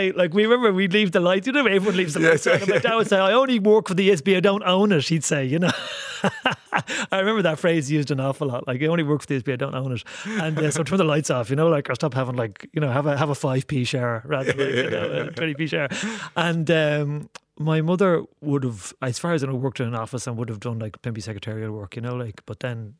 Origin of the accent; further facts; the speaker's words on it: Santry, County Dublin, Ireland; and I grew up in Santry